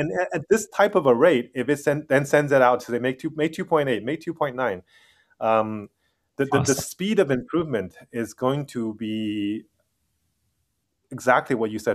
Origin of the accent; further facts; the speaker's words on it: California, United States; and I'm from the Silicon Valley